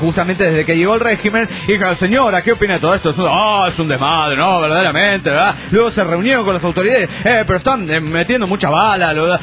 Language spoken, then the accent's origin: Spanish; Reynosa, Tamaulipas, Mexico; soy el norteño de Reynosa, Tamaulipas, México.